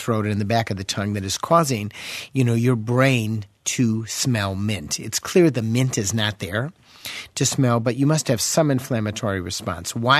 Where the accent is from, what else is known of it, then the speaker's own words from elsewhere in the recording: Chicago, Illinois, United States; I am from Chicago.